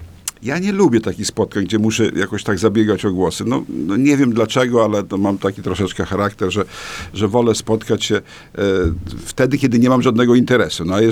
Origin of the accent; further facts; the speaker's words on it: Podlaskie Voivodeship, Poland; born there; Ja pochodzę, urodziłem się 35 kilometrów na zachód od Białegostoku i tam o prawosławiu w ogóle nie było mowy. Nic nie wiedziałem. Dopóki nie zacząłem uczyć się w liceum w Białymstoku